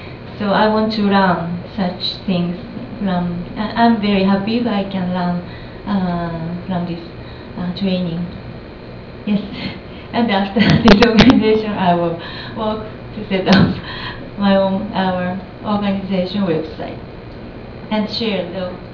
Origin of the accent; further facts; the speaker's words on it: Japan; English is a second language; now in Chiang Mai, Thailand; from Japan. … But this time I'm from Chiang Mai, Thailand. Because I'm working for Asia Pacific Forum, Women, Law and Development.